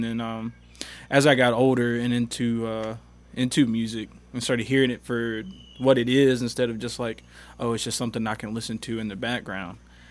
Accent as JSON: {"language": "English", "town": "Winona", "region": "Mississippi", "country": "United States", "tie": "born or raised there", "said": "I grew up in Winona, that little area. Went back and forth between there and Grenada for about 16 years of my life, and then just kind of stayed in Winona at that point."}